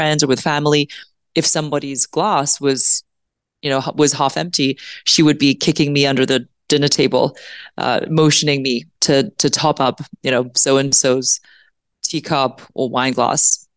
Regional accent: Hong Kong; also born or lived in Papua New Guinea / United Kingdom / Exeter, United States; I grew up in Hong Kong. Well, actually by the age of 14, I had lived in Papua New Guinea, the UK, Hong Kong, where my parents are originally from, and Exeter, New Hampshire, where I went to boarding school.

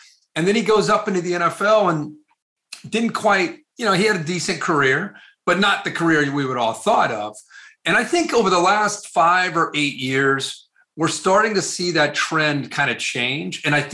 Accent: Dayton, Ohio, United States; also born or lived in Cincinnati; Yeah, I grew up in the Dayton area, and parents divorced when I was about 8. And so I moved around. I went to 8 different schools in 9 years. all in Southwest Ohio. So Dayton, Cincinnati, primarily in those areas.

